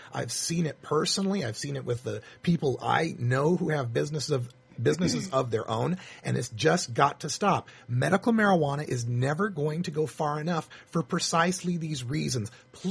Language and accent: English; Idaho, United States; a bust in Idaho near my hometown, in my home county, Canyon County, Idaho.